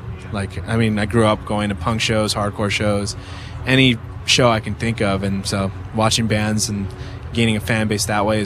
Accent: California, United States; I'm from California.

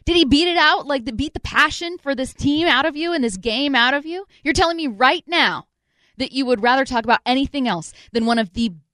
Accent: SeaTac, Washington, United States; I grew up here. I grew up in SeaTac, Washington.

